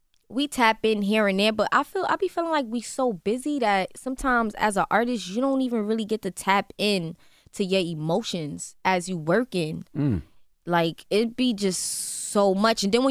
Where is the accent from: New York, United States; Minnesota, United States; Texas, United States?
New York, United States; Brooklyn; but I'm from Brooklyn, so I grew around mm-hmm. their music, you know?